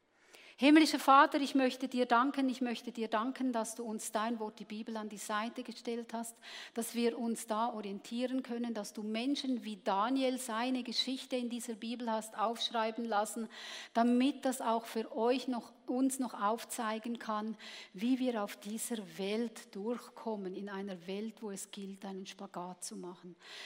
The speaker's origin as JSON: {"language": "German", "country": "Switzerland", "said": "ich bin auch Schweizerin, aber ich bin hier nicht im Exil."}